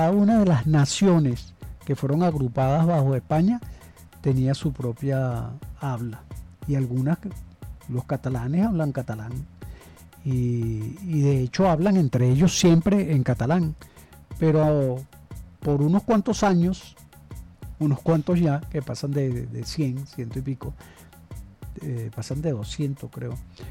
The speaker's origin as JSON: {"language": "Spanish", "country": "Venezuela", "said": "somos venezolanos y venezolanas"}